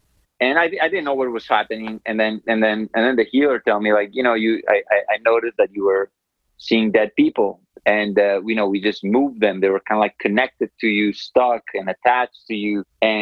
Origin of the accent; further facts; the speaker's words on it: Medellin, Antioquia, Colombia; I grew up in Colombia, in Medellin, Colombia, in the 80s and 90s.